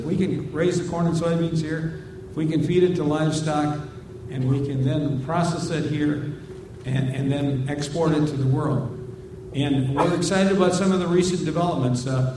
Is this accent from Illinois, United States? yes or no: no; Iowa, United States; And I like to point out the fact that I grew up in North Central Iowa, where we have a lot of drainage districts and tile.